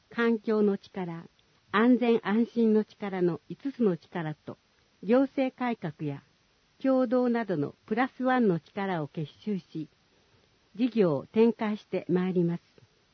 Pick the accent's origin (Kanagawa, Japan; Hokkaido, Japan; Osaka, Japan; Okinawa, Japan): Kanagawa, Japan; Ayase; 引き続き自分が生まれ育ったふるさと綾瀬の市政を担わせていただくこととなりました。